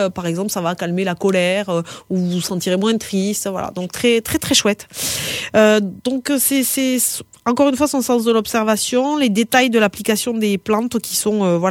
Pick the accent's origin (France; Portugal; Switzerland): France; c'est un peu difficile en fait quand on est français pour arriver à intégrer ça. Tu sais, nous on a ce truc.